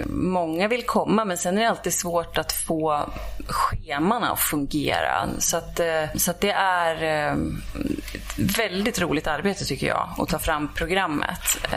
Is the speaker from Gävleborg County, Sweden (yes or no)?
yes; Axmar, Gävleborg County, Sweden; Jag är ju uppvuxen här i Axma by.